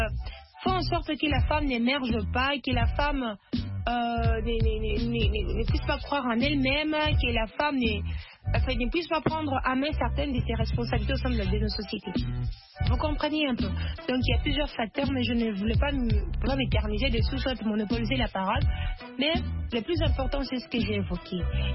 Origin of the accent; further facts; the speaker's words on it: DR Congo; ici chez nous en RDC